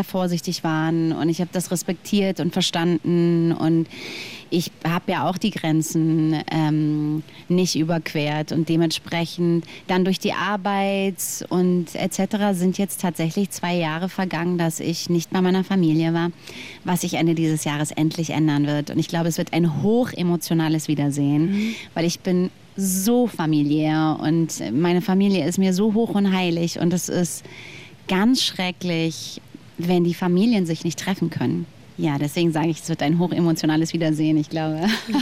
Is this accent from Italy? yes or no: yes; Norcia, Umbria, Italy; Norcia, genau, il Tartufo Nero di Norcia, ja genau, Provinz Perugia, das ist so meine Heimat.